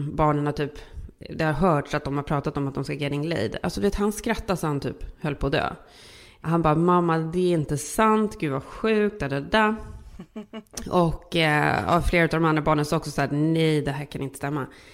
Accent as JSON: {"language": "Swedish", "country": "Sweden", "said": "vi är ju svenskar så vi vet ju"}